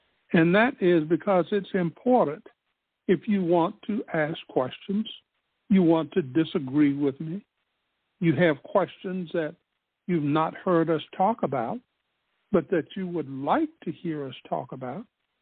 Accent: Spartanburg, South Carolina, United States; in the heart of my hometown, Spartanburg, South Carolina, there is a statue of a military person by the name of Daniel Morgan.

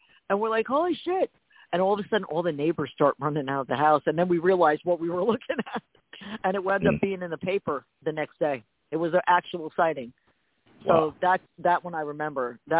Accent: Perth Amboy, New Jersey, United States; because I grew up in Perth Amboy, New Jersey.

